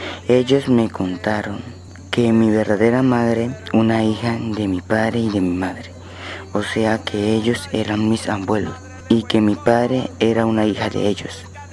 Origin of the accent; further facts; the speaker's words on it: Cartagena del Chairá, Caquetá, Colombia; Nací el 6 de junio del 2002 y me crié en Cartagena del Chera Caquetá, en una vereda llamada Playa Verde.